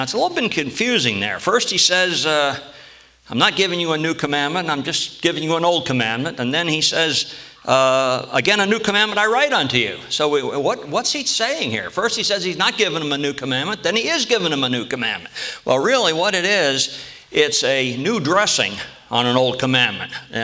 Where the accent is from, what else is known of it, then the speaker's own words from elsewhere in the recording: Watertown, New York, United States; Now, when I grew up in Watertown, New York, there was a place, believe it or not, the name of it was Jean's Beans.